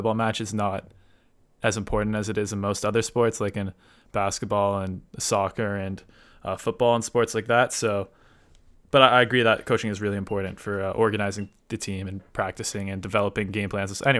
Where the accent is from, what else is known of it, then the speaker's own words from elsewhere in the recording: Canada; as a Canadian